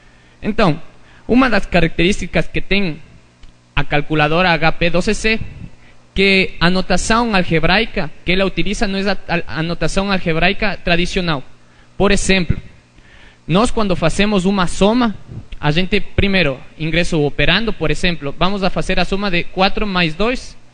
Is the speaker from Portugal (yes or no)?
no; Ecuador; Portuguese is a second language; now in Brazil; Sou equatoriano e agora estou fazendo um mestrado aqui no São Paulo, né?